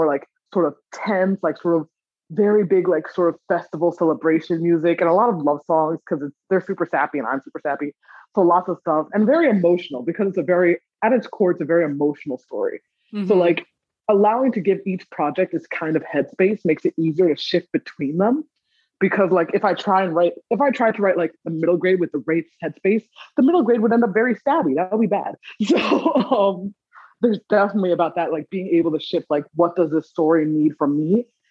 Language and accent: English; Maryland, United States; And I grew up in Maryland, so I get to take lots of pot shots in my hometown